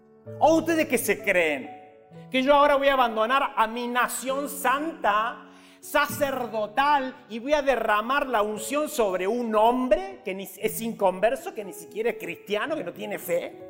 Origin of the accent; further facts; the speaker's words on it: Argentina; born there; Me hizo nacer en Argentina